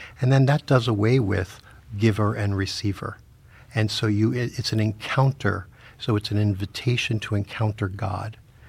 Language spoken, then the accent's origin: English; Bronx, New York, United States; I'm from Bronx, New York.